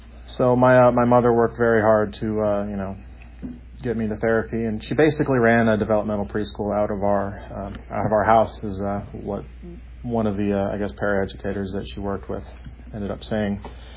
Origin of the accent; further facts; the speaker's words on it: Bainbridge Island, Washington, United States; I'm from Bainbridge Island.